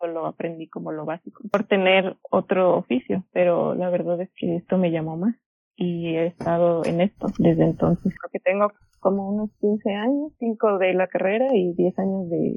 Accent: Guadalajara, Jalisco, Mexico; Yo soy de Guadalajara, sí. México. He vivido aquí toda mi vida.

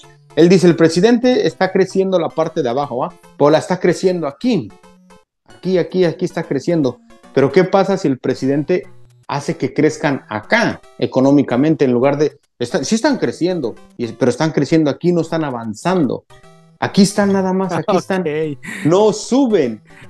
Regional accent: Mexico; esa mentalidad de nosotros como mexicanos

